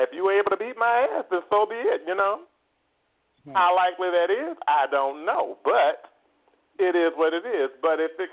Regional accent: New Orleans, Louisiana, United States; I'm from the South myself. I'm from New Orleans. Yes, I am.

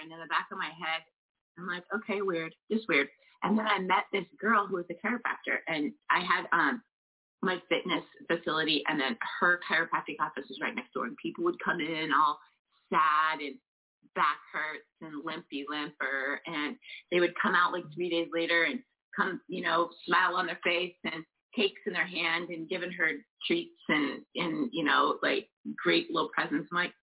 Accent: Billings, Montana, United States; I grew up in Billings, Montana, and I always loved to, I was very active.

